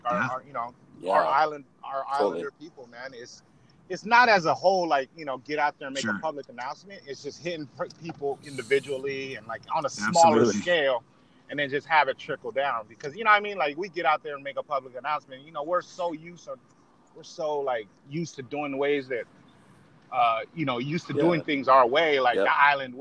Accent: New Zealand; accent: New Zealand; Yeah. Born and raised in New Zealand. Came here, had turkey tail for the first time.

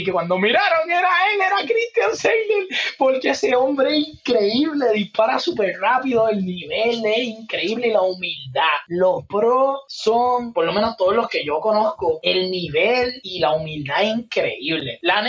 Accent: Puerto Rico; yo soy un competidor de Puerto Rico, clase

